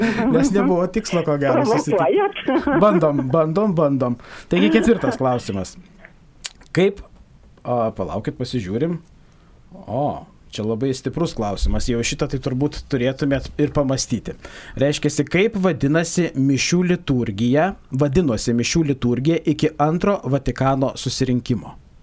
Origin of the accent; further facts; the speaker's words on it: Kaunas, Kaunas County, Lithuania; aš esu pats kaunietis ir, kaip sako, aš esu iš Kauno